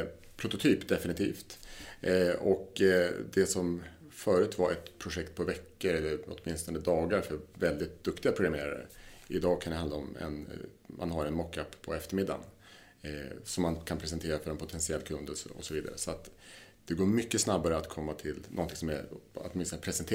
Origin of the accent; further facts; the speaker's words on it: Lapland, Sweden; vi kommer från Lappland, i södra Lappland.